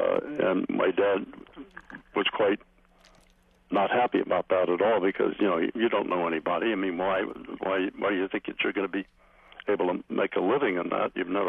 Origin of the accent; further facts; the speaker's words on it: East Coast, United States; also born or lived in Rochester / Garden City / Lancaster; But born and raised on the East Coast, primarily in the beginning, I must have been a very bad boy because about 3 months after I was born, we moved from Rochester and moved into Garden City, Long Island